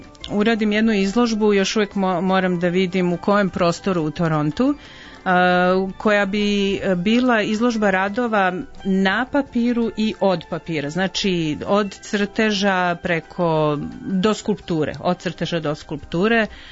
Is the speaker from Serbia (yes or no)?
yes; Obrenovac, Belgrade, Serbia; sam posetila Obrenovac, inače moj rodni grad